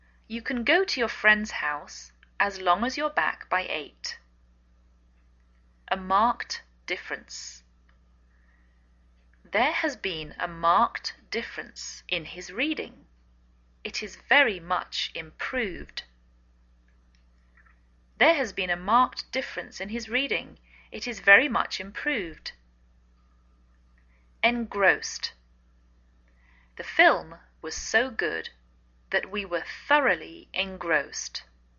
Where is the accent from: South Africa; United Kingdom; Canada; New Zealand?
United Kingdom; England; now in United States